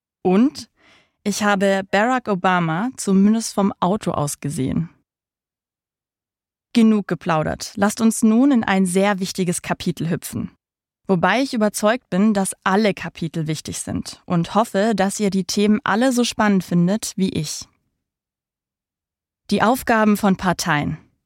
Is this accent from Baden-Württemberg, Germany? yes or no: yes; Sigmaringen, Baden-Württemberg, Germany; 2016, Sigmaring, meine Heimatstadt im Ländle.